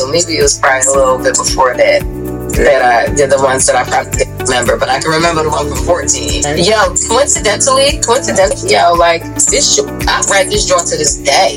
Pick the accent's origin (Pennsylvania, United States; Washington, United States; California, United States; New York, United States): Pennsylvania, United States; Philadelphia; I'm from Philly. You already know 215 Liddell, G-Town, so Uptown.